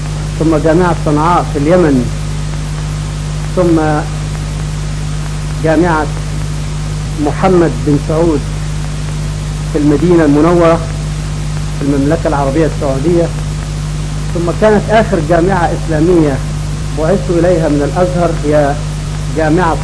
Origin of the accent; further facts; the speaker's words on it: Egypt; now in South Africa; انا من مصر، رحلت عن مصر من 4 سنوات فارا بايماني